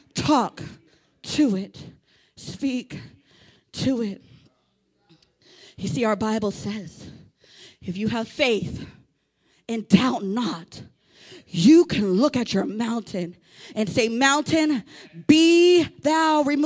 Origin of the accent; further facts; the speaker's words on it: San Diego, California, United States; And I'm from San Diego, so we got some big mountains out there.